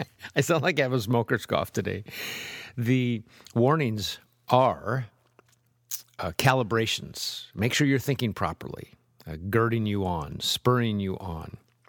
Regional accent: Nebraska, United States; I grew up in Nebraska. What do you expect? Public school, Nebraska, butch haircut

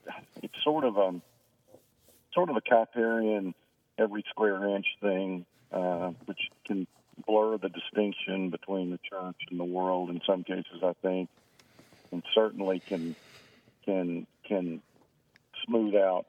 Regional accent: Appalachia, United States; No. I'm an Appalachian American, so I prefer Bojangles to Chick-fil-A.

